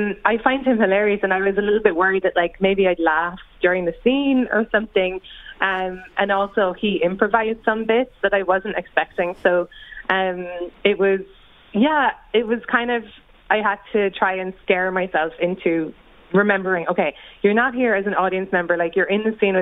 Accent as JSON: {"language": "English", "country": "Ireland", "said": "you know, I am Irish."}